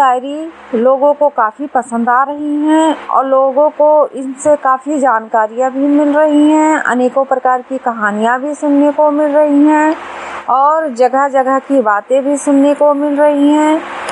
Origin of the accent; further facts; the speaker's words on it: Vishweshwarganj, Uttar Pradesh, India; मैं विशेषरगंज ब्लॉक से हूँ, जिला बहराइच से।